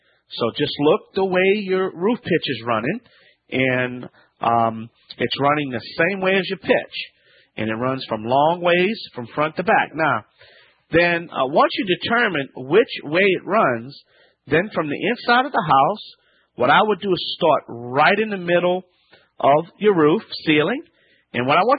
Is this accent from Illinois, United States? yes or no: no; Louisiana, United States; Down in Louisiana, we have a saying.